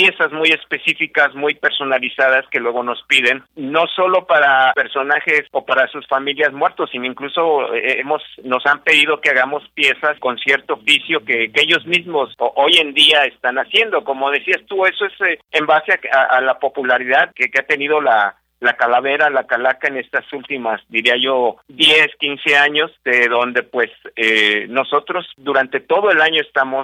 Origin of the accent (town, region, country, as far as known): Mexico